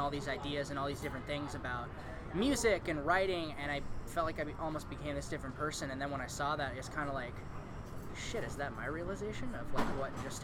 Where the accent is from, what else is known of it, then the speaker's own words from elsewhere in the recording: San Jose, California, United States; I am from San Jose. I've been here my entire life